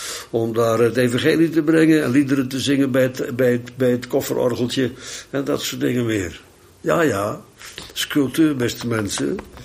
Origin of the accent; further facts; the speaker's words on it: Bodegraven, South Holland, Netherlands; Ik kom uit Bodegraven, maar vlak bij ons in Woerden had je de Woudast.